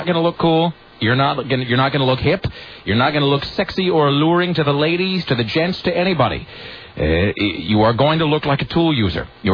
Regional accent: Washington, United States; I didn't know either because I'm not from Portland. I'm from Washington.

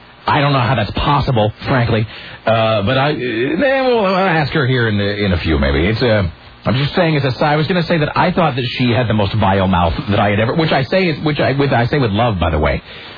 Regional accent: Kennewick, Washington, United States; Growing up in Kennewick, we had a composting pile out back.

